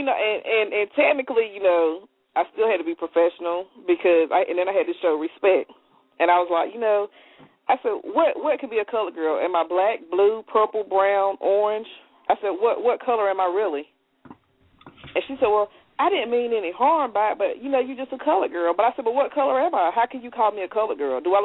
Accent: United States; Just call me an American because that's what I am. I was born in America.

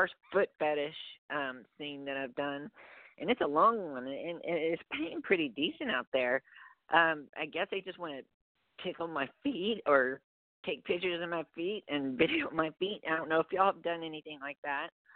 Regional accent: Texas, United States; And as you can tell, I'm from Texas. I jabber a lot and I go quickly.

